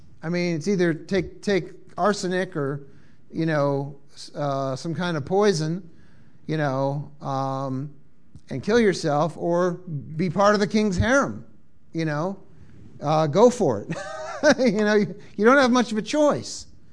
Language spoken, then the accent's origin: English; Massachusetts, United States; I mean, I'm coming from Massachusetts myself.